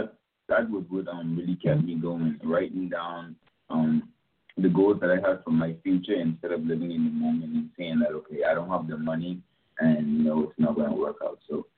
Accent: Bahamas; now in United States; once again, and like I said, I'm from the Bahamas. I came to college in 2018.

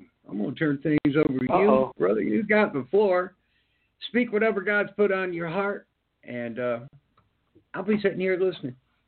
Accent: Michigan, United States; born there; my mom and dad are from Alabama. I was born in Michigan, but now I'm back in Alabama where I belong.

